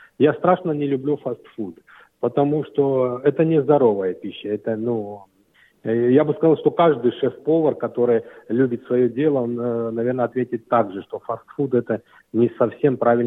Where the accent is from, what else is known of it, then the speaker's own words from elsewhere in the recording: Tbilisi, Georgia; now in Australia; Ну, мы в Австралии уже год. Я родом с Грузии, Тбилиси, столица Грузии. Я там родился, вырос.